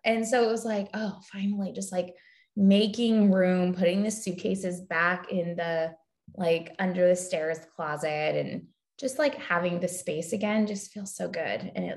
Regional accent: California, United States; I'm from California, so I just don't know all of these things.

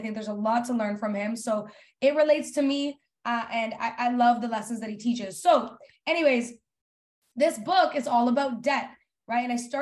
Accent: Canada; It is more American based, which I am Canadian.

